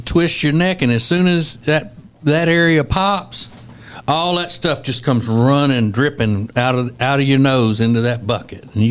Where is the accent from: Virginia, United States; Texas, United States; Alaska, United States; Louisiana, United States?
Louisiana, United States; Winfield; it was an old guy in my hometown. We had one chiropractor in Winfield, Louisiana.